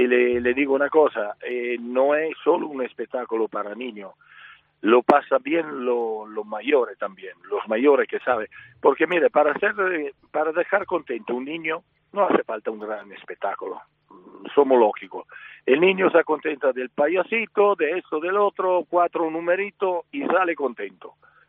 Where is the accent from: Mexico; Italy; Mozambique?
Italy; accent: Italian; Spanish is a second language; also born or lived in Spain; soy español, pero me he criado en Italia de pequeño, entonces ha quedado el acento italiano.